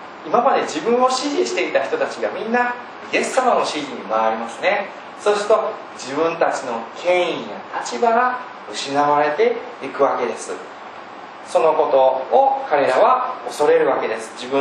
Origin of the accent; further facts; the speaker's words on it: Kishiwada, Osaka, Japan; born there; 僕は岸和田に生まれたので